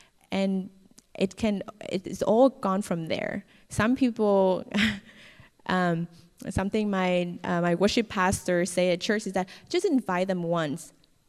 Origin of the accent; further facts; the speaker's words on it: Northern Vietnam, Vietnam; I am from Vietnam, and it's not as strict as some other countries' policy, but we also influence with communism. So the churches in the north, where I came from, are very closed door.